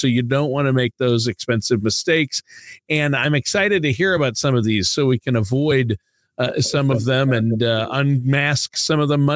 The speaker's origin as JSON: {"language": "English", "region": "Minnesota", "country": "United States", "said": "So many people, you know, I'm from Minnesota."}